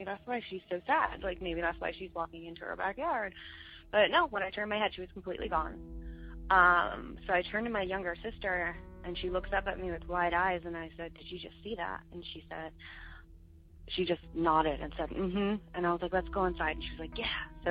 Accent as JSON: {"language": "English", "town": "Lansdale", "region": "Pennsylvania", "country": "United States", "tie": "born or raised there", "lives_now": "Florida, United States", "said": "I'm calling from Florida. I have a quick short story for you all. My story is from Lansdale, Pennsylvania, where I'm originally from and where I grew up."}